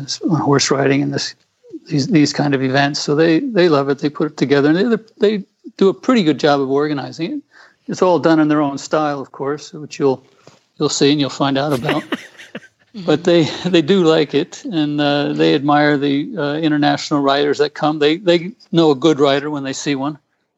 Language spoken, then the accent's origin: English; United States; moved away as an adult; also born or lived in Oman; now in Mongolia; Well, I'm an American, and I ended up here because my wife originally came here to do some development work.